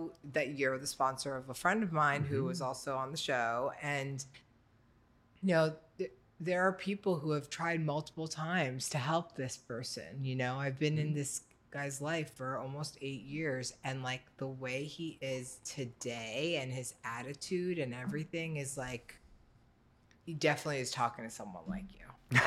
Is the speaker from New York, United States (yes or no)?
yes; New York, United States; I'm from New York. We don't do that kind of stuff.